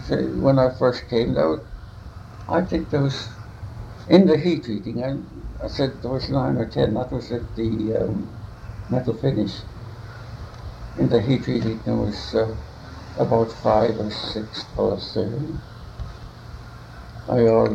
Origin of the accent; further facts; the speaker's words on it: Yorkshire and the Humber, United Kingdom; Man, didn't you know I'm a Yorkshire man?